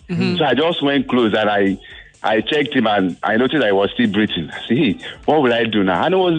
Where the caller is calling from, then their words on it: Ikorodu, Lagos, Nigeria; I'm calling from Ikorodu.